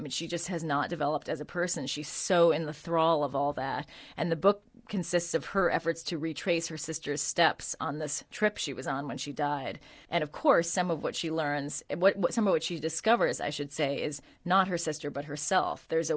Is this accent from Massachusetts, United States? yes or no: no; San Francisco, California, United States; I grew up in San Francisco during the 70s, and I was obsessed with an invisible presence of the 1960s, which I had missed.